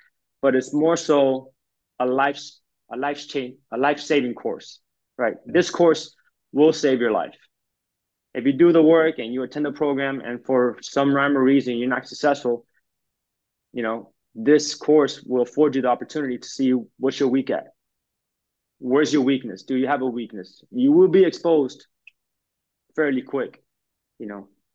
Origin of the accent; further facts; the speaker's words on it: Miami, Florida, United States; You know, I'm from Miami.